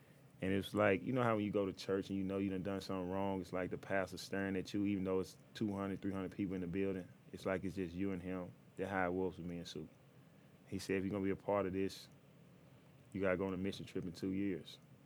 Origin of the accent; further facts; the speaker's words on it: Memphis, Tennessee, United States; I'm from Memphis, and I grew up in the inner city, and my dad wasn't around.